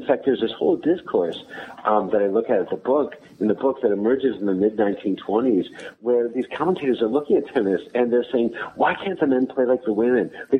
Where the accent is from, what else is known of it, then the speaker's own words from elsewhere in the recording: Midwest, United States; And you know, I grew up in the Midwest as well, and absolutely every public park had a tennis court, and that's where I always went to play.